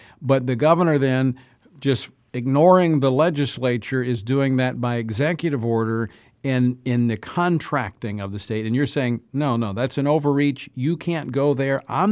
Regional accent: Louisiana, United States; the Attorney General for the state of Louisiana, my home state, Jeff Landry.

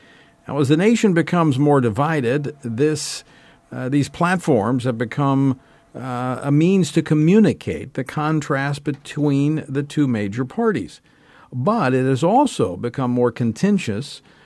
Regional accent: Louisiana, United States; a delegate on the platform committee from my home state of Louisiana.

